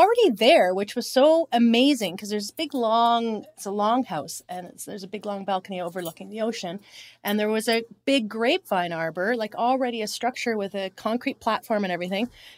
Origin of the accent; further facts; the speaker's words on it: Bowmanville, Ontario, Canada; I grew up in Bowmanville